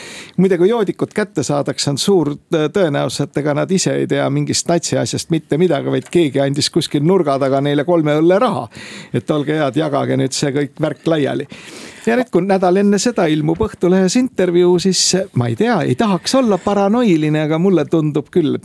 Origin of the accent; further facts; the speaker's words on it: Tartu, Tartu County, Estonia; Ka mina olen Tartust pärit.